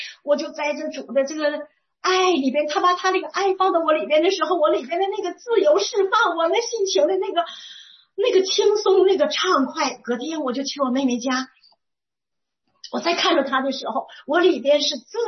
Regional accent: Northeast China, China; 我今年毛岁，我们东北人讲毛岁，我67岁

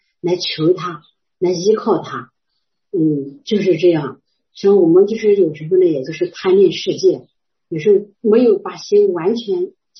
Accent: Anhui, China; now in Shanghai, China; 我就回我老家，我是安徽的，我回老家。

